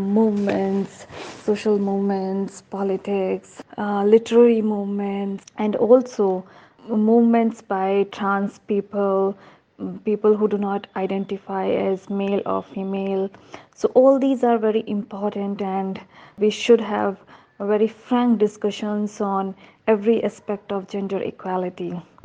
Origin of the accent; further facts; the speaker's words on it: India; and I'm from India.